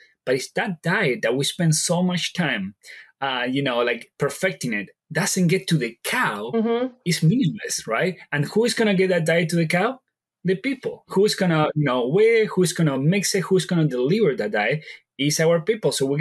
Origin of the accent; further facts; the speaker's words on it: Argentina; English is a second language; I am originally from Argentina, so that is where the strong accent came from.